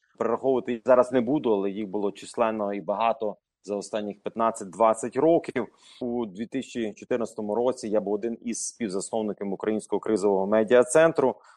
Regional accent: Volochysk, Khmelnytskyi Oblast, Ukraine; also born or lived in Ternopil; я народився в місті Тернополі, виріс в місті Волочиську, Хмельницька область, це Поділля. Я виріс в сім'ї лікарів

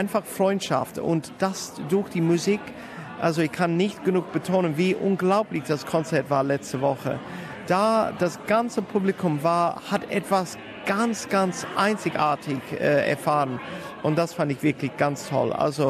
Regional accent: Saarland, Germany; Wir sind alle Saarländer, stolze Saarländer.

